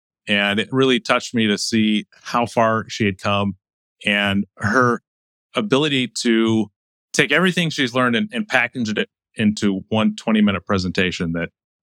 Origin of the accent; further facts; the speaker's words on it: Utah, United States; So I grew up in Utah, and I grew up in the Mormon faith as a Latter-day Saint.